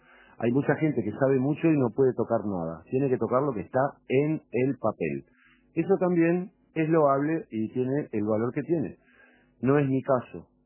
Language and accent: Spanish; Uruguay; Nosotros somos más uruguayos que la música del trío.